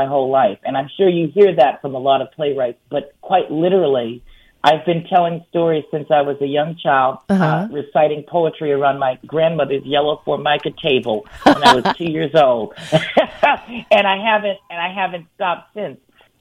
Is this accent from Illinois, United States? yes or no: no; Los Angeles, California, United States; We're from Los Angeles, but he spent quite a bit of time up in the Bay Area at Berkeley Law School